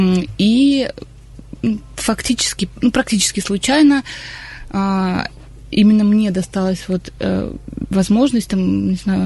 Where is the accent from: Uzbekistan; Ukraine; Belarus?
Ukraine; also born or lived in Vladivostok, Russia; now in Nizhny Novgorod, Russia; мы 10 лет жили во Владивостоке, а сами мы с Украины.